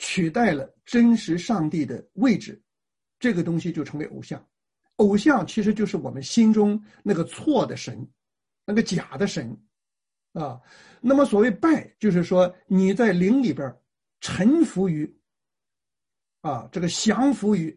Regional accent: Tai'an, Shandong, China; 我小的时候在山东，在泰安啊，泰安就是一个非常拜偶像盛行的地方啊

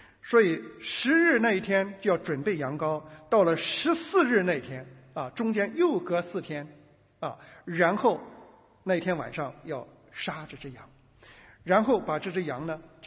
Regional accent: China; 所以他们以色列人的计算和我们中国人的计算很奇怪啊。

